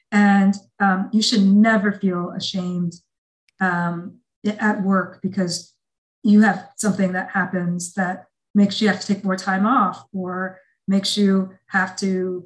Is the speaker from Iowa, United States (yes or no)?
yes; Des Moines, Iowa, United States; from Jackson, Mississippi to Kansas, and then to Des Moines, Iowa. That's why I was raised in Iowa.